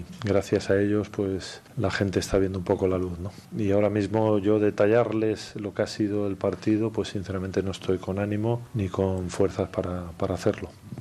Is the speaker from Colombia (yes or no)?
no; Spain; como la mayoría de españoles